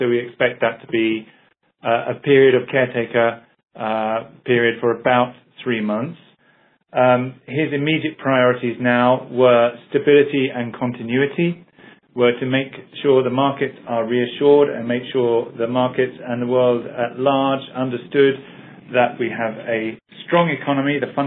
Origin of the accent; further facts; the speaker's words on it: United Kingdom; I can tell you that as a British diplomat serving abroad, I'm extremely proud of the way our democracy has functioned once again.